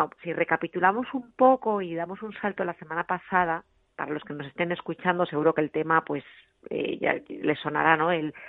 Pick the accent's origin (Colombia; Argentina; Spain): Spain; Ourense, Galicia; yo estoy en la zona de Sanxenxo. Yo soy de Orense, de interior, pero en verano mis padres tienen aquí un apartamento